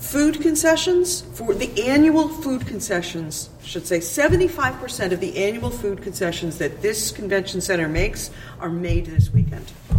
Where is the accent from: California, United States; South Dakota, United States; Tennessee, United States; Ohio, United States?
California, United States; And I'm from California